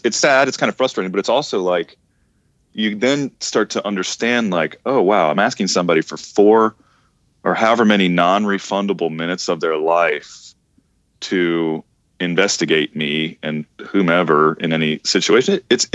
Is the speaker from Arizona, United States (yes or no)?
no; Connecticut, United States; Jeremy and I grew up together in Connecticut.